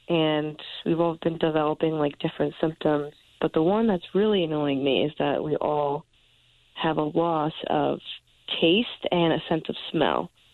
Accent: New York, United States; I am from New York, so it's literally everywhere here.

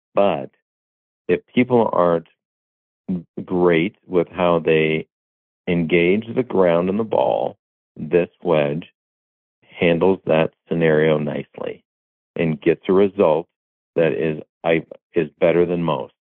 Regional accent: Canada; I grew up around George Knudsen in Canada.

